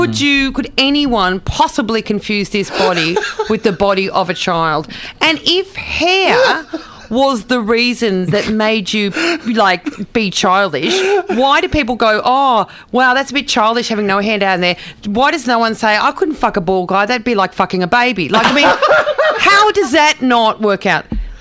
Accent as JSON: {"language": "English", "country": "Ireland", "said": "And I'm Irish, and my they all think the Irish are the same."}